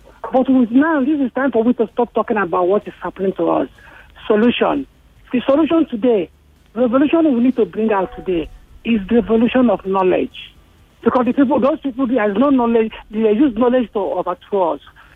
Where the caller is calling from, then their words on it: Edo, Nigeria; I'm calling you from Edo.